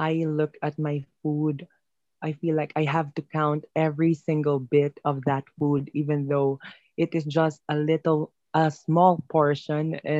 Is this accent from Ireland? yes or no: no; Philippines; I am from the Philippines. I am 17 years old